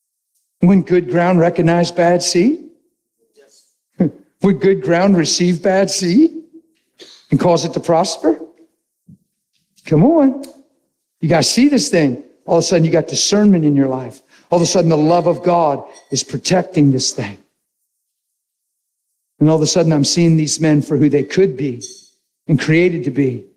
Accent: East Coast, United States; I say, guys, come on. I'm from the East Coast.

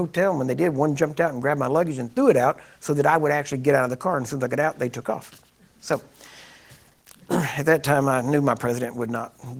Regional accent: United States; I said, I'm from the United States.

